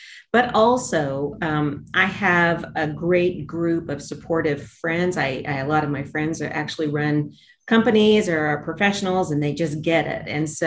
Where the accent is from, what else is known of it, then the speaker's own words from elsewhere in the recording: Indiana, United States; I am an old-ish white woman born and raised in Indiana.